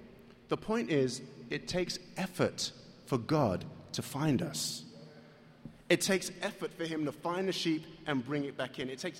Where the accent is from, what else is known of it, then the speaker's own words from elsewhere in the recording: London, United Kingdom; moved away as an adult; now in United States; I was here from London, England. I was on a scholarship to train as a dancer